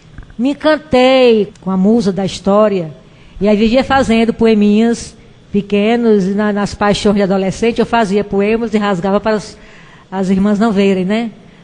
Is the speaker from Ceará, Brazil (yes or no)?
yes; Jaguaruana, Ceará, Brazil; Eu sou de Jaguaruana e namorava uns 3 quilômetros afastada, povoado, uma vila chamada Jiqui.